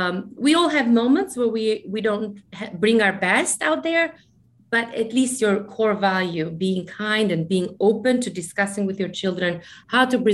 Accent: Albania; English is a second language; moved away as an adult; now in United States; I spoke 2 or 3 languages at the time I graduated law school, but I didn't speak English because our system was Franco-Italian in Albania. So I always thought I was going to get my master's in France or Switzerland. So I came to the United States with a green card lottery.

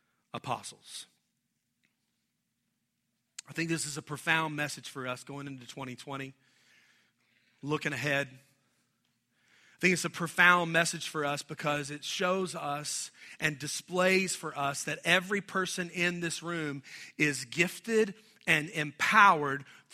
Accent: Charlotte, North Carolina, United States; I grew up in Charlotte. We would call those folks the West Side kids and other kids outside of town I grew up on.

